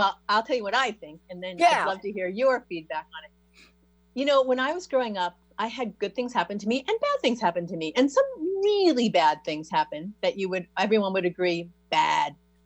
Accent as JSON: {"language": "English", "region": "New York", "country": "United States", "said": "I'm from New York too."}